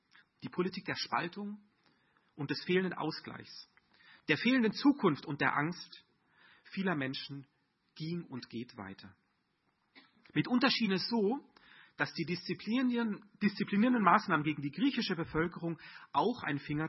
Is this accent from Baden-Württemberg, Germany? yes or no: yes; Mainau, Baden-Württemberg, Germany; ich komme vom Bodensee, bin in der mittelständischen Gastronomie aufgewachsen auf der Insel Mainau